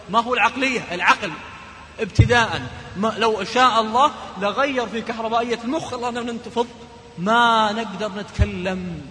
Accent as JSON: {"language": "Arabic", "region": "Najd", "country": "Saudi Arabia", "said": "هذه نسميها عندنا في نجد رجاحة،"}